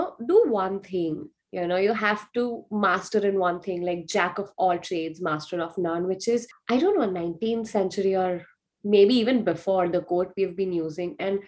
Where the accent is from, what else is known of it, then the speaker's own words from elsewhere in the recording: Mumbai, Maharashtra, India; So I am from Mumbai, India. And it's just like any other cities like Toronto or New York, you know, one of the major cities.